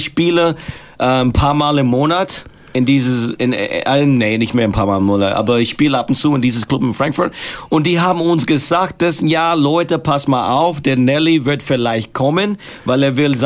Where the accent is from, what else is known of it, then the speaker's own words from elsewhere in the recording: Virginia, United States; German is a second language; now in Germany; Ich komme aus Virginia.